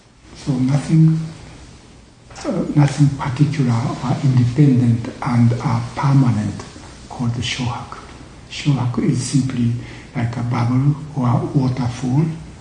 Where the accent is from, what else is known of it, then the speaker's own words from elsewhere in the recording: Japan; first language Japanese; English is a second language; moved away as an adult; I was born and educated in Japan, I use Japanese language to think. But because I studied some English at school in Japan, and also after I came to this country, I had to study English.